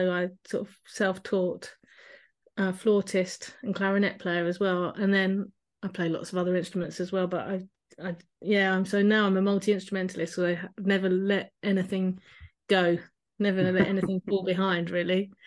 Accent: Brighton, South East England, United Kingdom; I'm from Brighton, grew up in Brighton

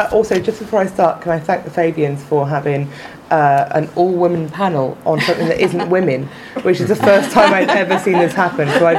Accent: Newport, Wales, United Kingdom; I come from Newport in South Wales, which if you ever go there, it's not really glamorous.

